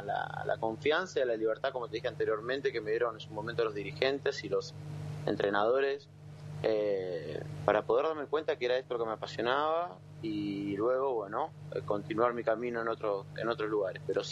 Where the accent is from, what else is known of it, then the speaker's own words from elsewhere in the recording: Nueve de Julio, Buenos Aires Province, Argentina; Es un orgullo para mí decir que soy de 9 de julio en la casa en donde a los 5 años tomé contacto con el básquetbol.